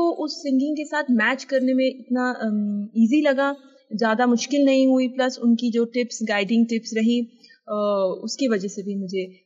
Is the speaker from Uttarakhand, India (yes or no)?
yes; Dehradun, Uttarakhand, India; हमारे टाउन, मेरे home town Dehradun